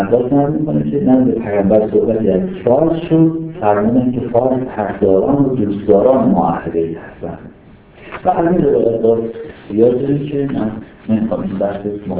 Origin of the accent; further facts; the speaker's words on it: Iran; نه اینکه تفاخر برگزار بدیم که حالا ما ایرانیم